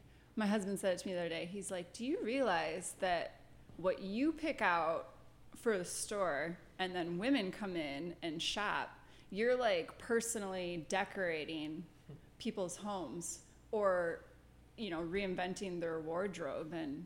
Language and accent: English; Iowa, United States; I'm from Iowa, and I fell in love with them.